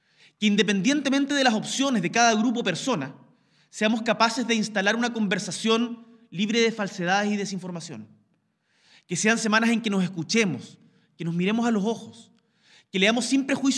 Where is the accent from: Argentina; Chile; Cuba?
Chile; una tradición electoral y política que nos enorgullece como chilenos.